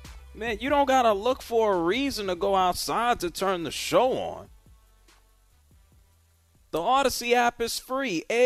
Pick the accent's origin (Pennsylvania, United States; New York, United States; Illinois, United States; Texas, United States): New York, United States; Bronx; Listen, when I was a kid growing up in the Bronx, if I was in somebody's backyard or if I was in someone's alley, we would ball up paper